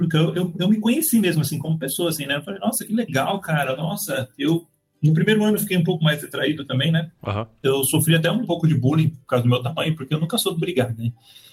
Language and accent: Portuguese; São Paulo, Brazil; É, eu tinha comentado que eu era paulistano, então nasci aqui em São Paulo, né?